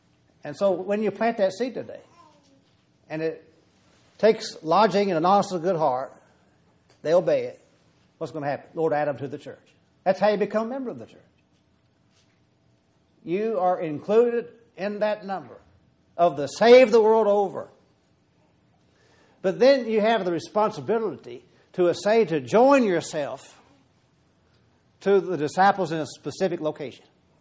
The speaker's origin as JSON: {"language": "English", "town": "Terre Haute", "region": "Indiana", "country": "United States", "said": "I come from Terre Haute, Indiana."}